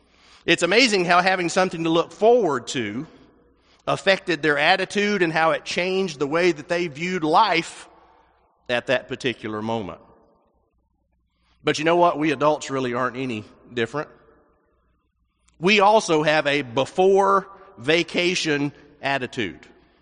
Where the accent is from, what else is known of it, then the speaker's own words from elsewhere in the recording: Nashville, Tennessee, United States; also born or lived in Colorado; where my family is all in the Middle Tennessee area, I was born and raised in Nashville